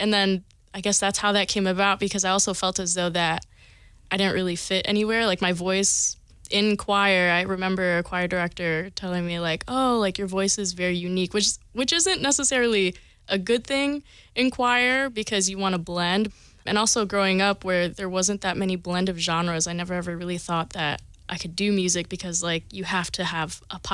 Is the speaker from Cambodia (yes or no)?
no; Philippines; Oh, yeah. So I am Filipino. So because I'm Filipino, you know, you have to sing karaoke because you have to show up and show out.